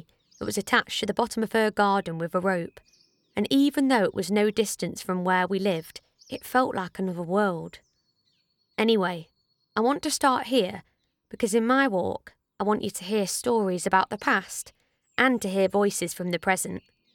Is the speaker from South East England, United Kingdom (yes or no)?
no; New Ollerton, East Midlands, United Kingdom; born there; I'm 19. I was born here in Ollerton. Not here, not old Ollerton, but in New Ollerton.